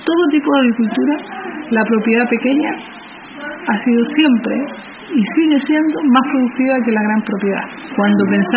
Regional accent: Chile; vengo de Chile

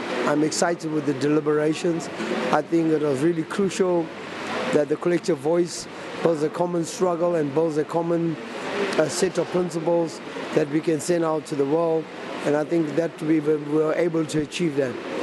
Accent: South Africa; For me, as a South African, I believe there's no boundary, there should be no borders.

